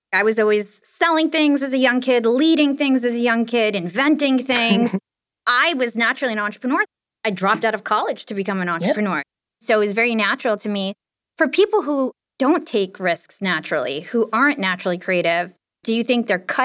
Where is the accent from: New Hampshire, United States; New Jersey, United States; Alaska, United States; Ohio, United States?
New Jersey, United States; So we're both from Jersey.